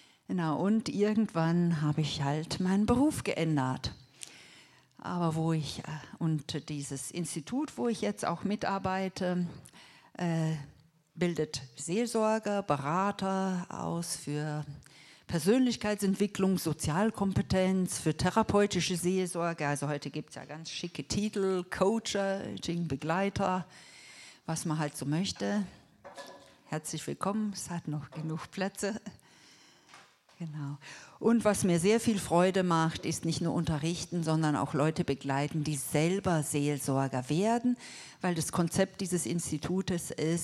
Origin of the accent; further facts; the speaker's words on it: Lörrach, Baden-Württemberg, Germany; Ich komme aus Lörrach. Das ist 2 Stunden weg, Vorort von Basel.